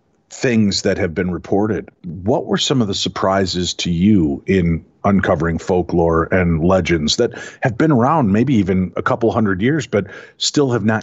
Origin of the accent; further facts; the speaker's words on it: Chicago, Illinois, United States; I said when I grew up in Chicago, but my grandparents owned 40 acres in Alabama